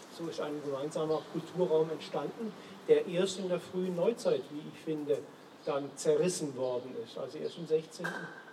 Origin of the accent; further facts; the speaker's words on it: Liggeringen, Baden-Württemberg, Germany; also born or lived in Rielasingen; Direkt an der Schweizer Grenze. Bin aufgewachsen hier auf dem Bodamrück in Lickeringen. Bin auch zur Schule gegangen, später in Radolfzell Abitur gemacht.